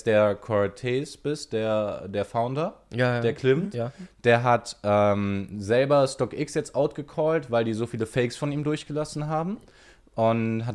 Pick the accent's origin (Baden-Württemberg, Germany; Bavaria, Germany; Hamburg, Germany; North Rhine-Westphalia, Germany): North Rhine-Westphalia, Germany; Dortmund; also ich komme aus Dortmund